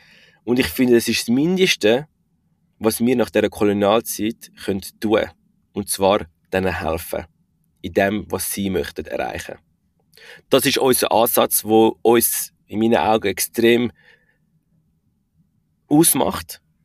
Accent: Switzerland; dass wir jetzt da als Schweizer auch in diesen Ländern sollen leben und das mit ihnen umsetzen.

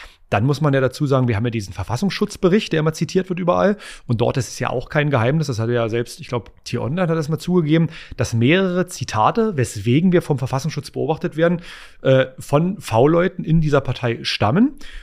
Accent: Saxony-Anhalt, Germany; Ich meine, ich komme aus Sachsen-Anhalt

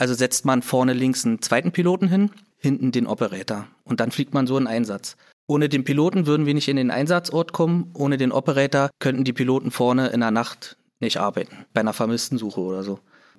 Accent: Berlin, Germany; Wir als Berliner

